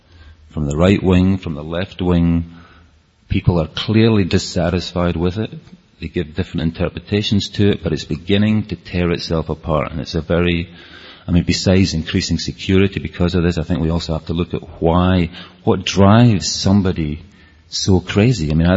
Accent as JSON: {"language": "English", "region": "Scotland", "country": "United Kingdom", "accent": "Scottish", "said": "Am I talking too fast, by the way, with my Scottish accent? Are you all managing to follow?"}